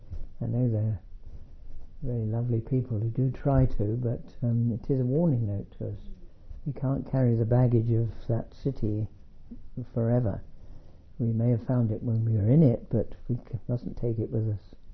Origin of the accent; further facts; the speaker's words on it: London, United Kingdom; Maybe it's because I'm a Londoner, I love London town and all that kind of stuff.